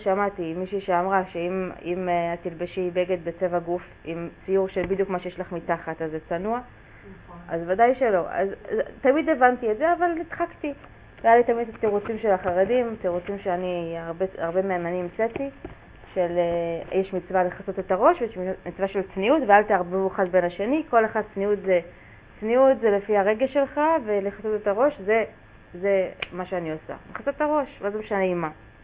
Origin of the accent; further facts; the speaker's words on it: Petah Tikva, Central District, Israel; now in Bnei Brak, Israel; אני מפתח תקווה, היום אני גרה בבני ברק